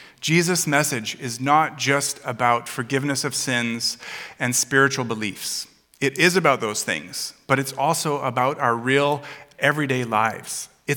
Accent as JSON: {"language": "English", "country": "Germany", "lives_now": "Canada", "said": "I'm not Canadian, I'm German. So, I am an exile. I'm living outside of my home country."}